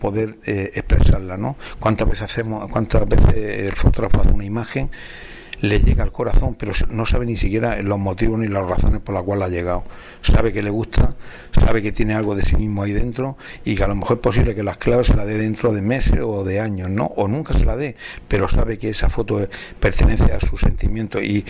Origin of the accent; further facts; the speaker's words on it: Cartagena, Region of Murcia, Spain; ahora mismo estoy en un proyecto muy bonito precisamente en mi tierra, haciéndolo sobre todo en un entorno que es el puerto de mar, de una ciudad histórica milenaria como es Cartagena